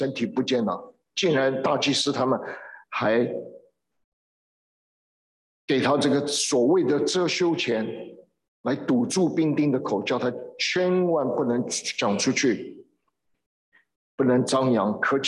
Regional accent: China; 他们的坟墓地跟我们中国人的坟墓地不一样的

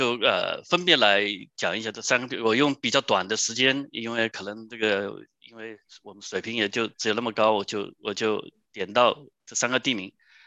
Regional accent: Hunan, China; 反正我是湖南人，我们有一句话叫做丑媳妇总要见公婆。

